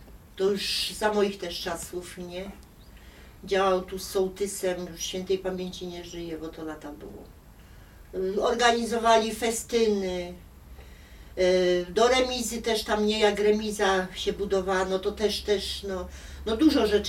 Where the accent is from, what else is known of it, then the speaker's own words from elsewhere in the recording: Pabianice, Łódź Voivodeship, Poland; now in Targanice, Poland; Ja pochodzę z Pabianic. To jest województwo łódzkie, nie?